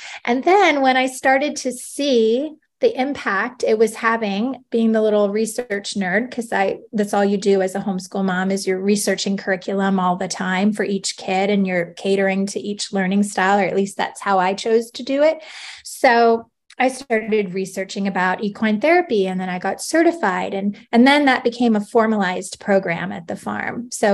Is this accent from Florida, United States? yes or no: yes; Orlando, Florida, United States; I grew up in Orlando, so I did not know this. I was living on the main line of Pennsylvania.